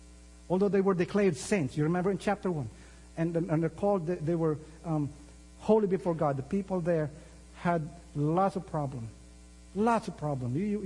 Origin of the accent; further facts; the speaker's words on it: Philippines; moved away; also born or lived in Minnesota; Because, you know, I grew up in the Philippines, and then I went to the northern, you know, in Minnesota.